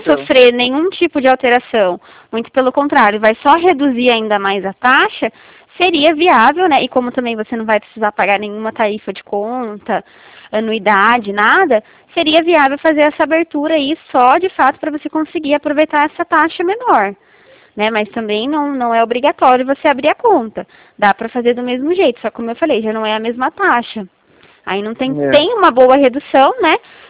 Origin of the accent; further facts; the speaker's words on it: Limeira, São Paulo, Brazil; sou aqui de Limeira.